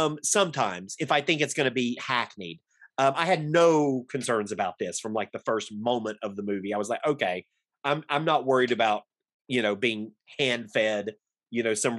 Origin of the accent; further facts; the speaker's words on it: Alabama, United States; Okay, I'm Alabama.